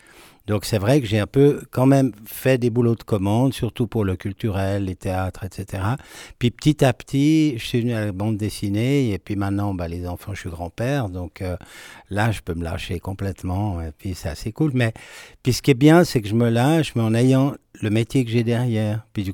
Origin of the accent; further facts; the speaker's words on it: Switzerland; parce que je suis suisse, j'aime bien le travail bien fait.